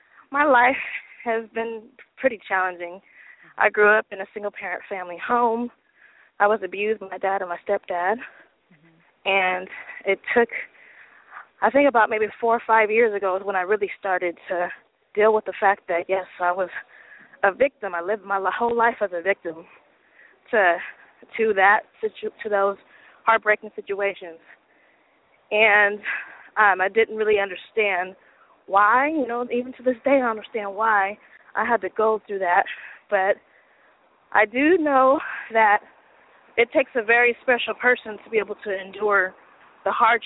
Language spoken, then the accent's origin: English; Vallejo, California, United States; also born or lived in Berkeley; I'm actually from Vallejo. That's where I was raised. I was born in Berkeley but raised in Vallejo.